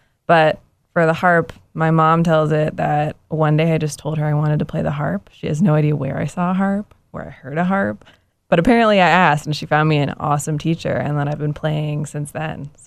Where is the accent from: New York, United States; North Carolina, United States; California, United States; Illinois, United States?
North Carolina, United States; Cary; I grew up just outside of Raleigh in Cary, North Carolina. My family's still all around in that area.